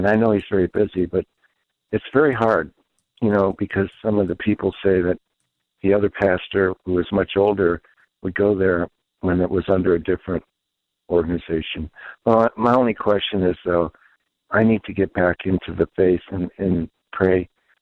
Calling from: Cuyahoga Falls, Ohio, United States; I'm calling from Cuyahoga Falls, Ohio.

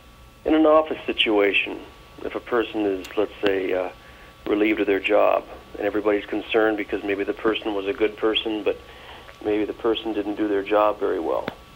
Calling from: Virginia, United States; Virginia.

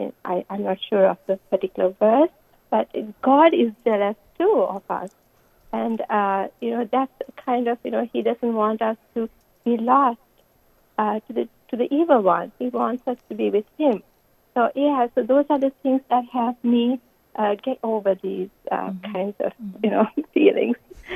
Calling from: Massachusetts, United States; I'm from Massachusetts.

